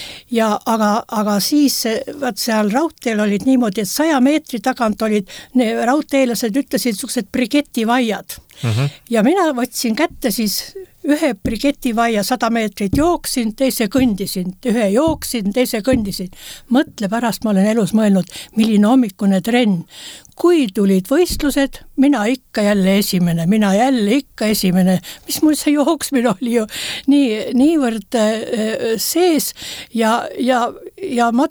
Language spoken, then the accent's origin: Estonian; Sindi, Pärnu County, Estonia; sünnilt olen ma pärnakas, aga ma olen muidu Sindi tüdruk ja mu lapsepõlv, no väga väike lapsepõlv möödus Sindis